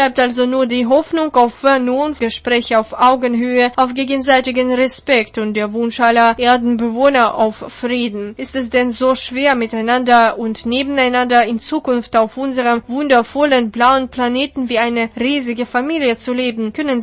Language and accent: German; Germany; Was sich gegenwärtig in meinem Heimatland abspielt, ist einfach nicht mehr zu verstehen, geschweige denn zu ertragen.